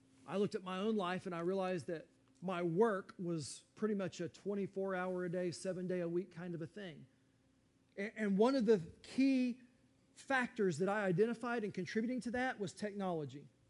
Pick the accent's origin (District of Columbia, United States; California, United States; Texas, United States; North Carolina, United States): Texas, United States; Yes, I'm a Texan.